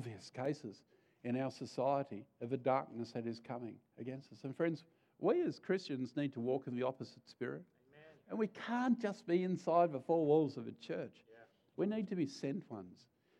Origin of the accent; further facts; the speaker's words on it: Tasmania, Australia; In Tasmania, we've got a real battle at the moment. I'm from Tassie, by the way, in case anyone didn't know.